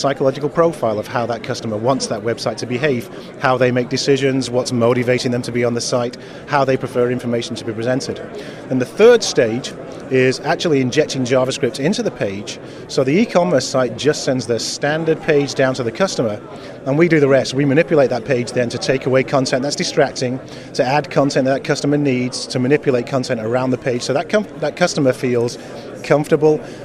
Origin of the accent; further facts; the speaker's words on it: Manchester, North West England, United Kingdom; now in Austin, United States; I'm from Austin, Texas, and originally from Manchester, England.